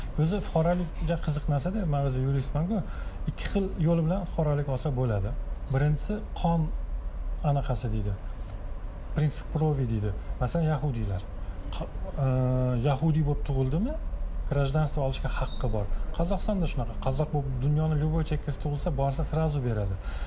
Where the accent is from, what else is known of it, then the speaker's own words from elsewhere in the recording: Tashkent, Uzbekistan; born there; o'zim ham Toshkent tug'ilganman.